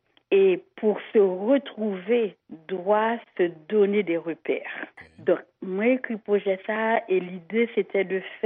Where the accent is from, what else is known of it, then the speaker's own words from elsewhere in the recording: Haiti; moi, en tant qu'haïtienne, comme je suis racine